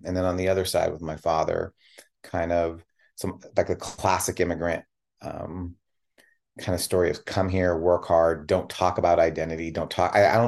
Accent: Chicago, Illinois, United States; born there; moved away; also born or lived in Portland; They met in Chicago, and I was born in Chicago and moved out to Portland.

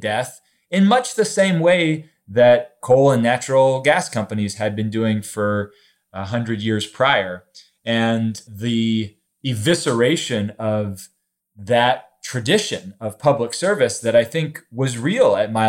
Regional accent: Charleston, West Virginia, United States; We're living through the most concerning HIV outbreak in the United States in my hometown of Charleston

